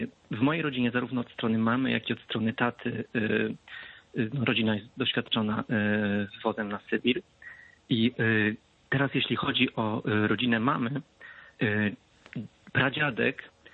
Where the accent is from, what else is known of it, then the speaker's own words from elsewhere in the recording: Białystok, Podlaskie Voivodeship, Poland; now in Warsaw, Poland; telefonuję z Warszawy, a pochodzę z Białegostoku.